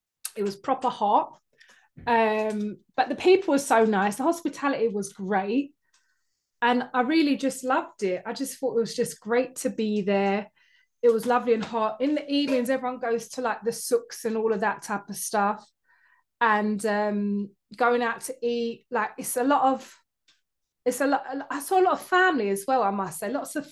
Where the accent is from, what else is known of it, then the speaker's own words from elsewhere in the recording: London, United Kingdom; I'm born and bred in London. I love London.